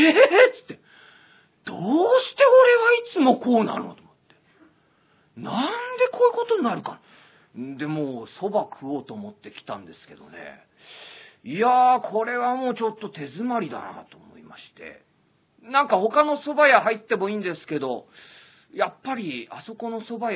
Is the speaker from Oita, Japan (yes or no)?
no; Wako, Saitama, Japan; あ、埼玉から来ました、埼玉、ああ、遠いとこから来たね、埼玉どこ、あ、私和光市です。